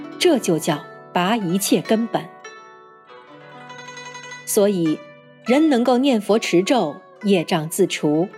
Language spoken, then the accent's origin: Chinese; China; 好比西方人说的神和我们中国人说的神就不是一个概念。